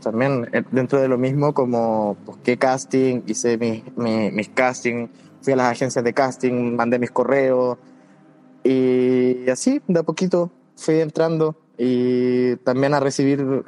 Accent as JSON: {"language": "Spanish", "town": "Valdivia", "region": "Los Ríos", "country": "Chile", "said": "en Valdivia también, como bien decía, soy de allá, entonces, soy de Valdivia, no sé si lo dijimos, pero claro, lo menciono"}